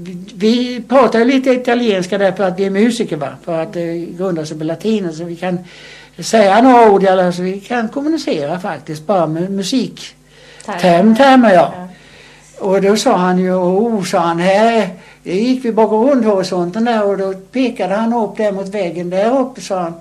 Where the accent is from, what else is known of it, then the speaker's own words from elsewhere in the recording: Sweden; Vi kom från Sverige och vi skulle åka om en timme